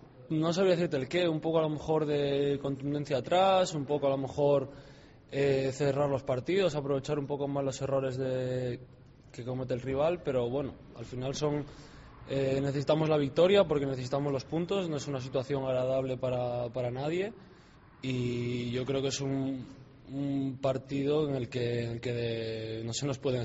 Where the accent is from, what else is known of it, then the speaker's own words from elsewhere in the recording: Valladolid, Castile and León, Spain; partido especial porque es el equipo de mi tierra, el equipo pues donde empecé a ver fútbol de primera división